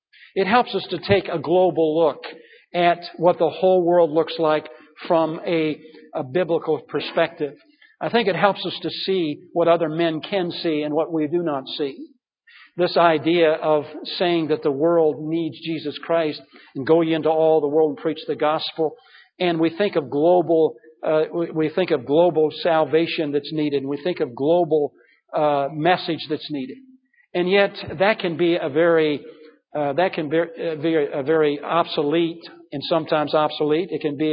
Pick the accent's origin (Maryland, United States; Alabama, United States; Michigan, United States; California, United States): Michigan, United States; I do not have compassion for Michigan, even though this is my home state.